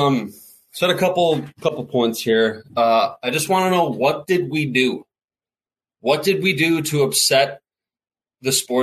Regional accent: Fargo, North Dakota, United States; I grew up in Fargo. I moved to the East Coast.

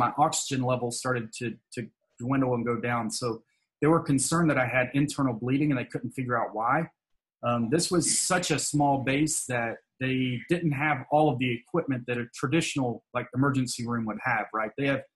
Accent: Alabama, United States; And I'm from Alabama, right? So I'm not from like a massive big city like New York City or LA or Hollywood or anything like that.

